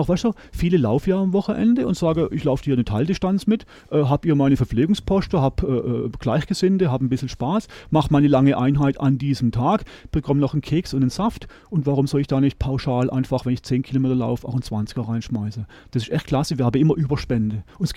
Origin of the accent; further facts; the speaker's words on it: Schönau, Baden-Württemberg, Germany; ich komme ja aus Schönau.